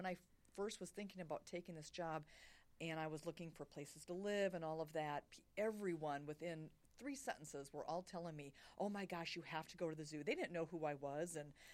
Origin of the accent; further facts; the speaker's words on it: Mankato, Minnesota, United States; Mankato was where I grew up, just south of the Twin Cities.